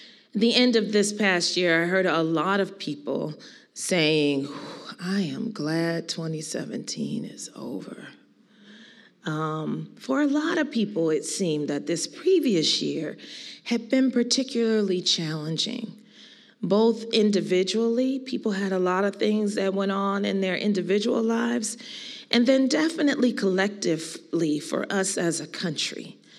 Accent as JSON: {"language": "English", "town": "Philadelphia", "region": "Pennsylvania", "country": "United States", "tie": "born or raised there", "said": "And in the city where I grew up in Philadelphia, I used to love that on New Year's Eve"}